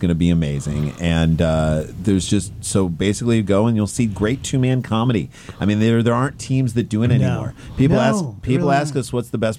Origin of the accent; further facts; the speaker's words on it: St. Louis, Missouri, United States; So we grew up in St. Louis, grew up in West County